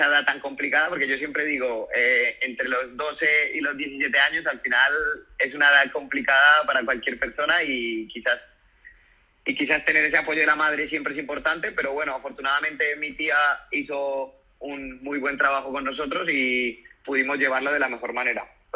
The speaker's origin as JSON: {"language": "Spanish", "country": "Colombia", "tie": "born there", "said": "nací en Colombia, tengo 29 años"}